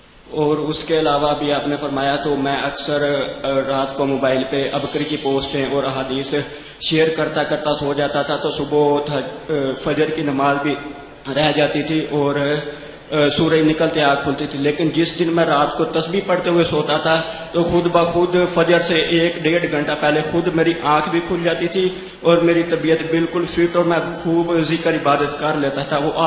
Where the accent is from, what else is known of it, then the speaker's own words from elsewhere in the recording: Rahim Yar Khan, Punjab, Pakistan; اور میں رحیمی ارخان سے آیا ہوں.